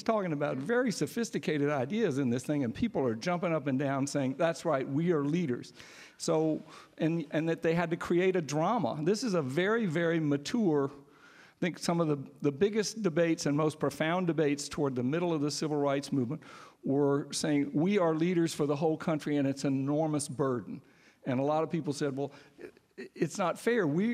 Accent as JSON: {"language": "English", "town": "Baltimore", "region": "Maryland", "country": "United States", "tie": "born or raised there", "said": "And Johns Hopkins, in my hometown of Baltimore"}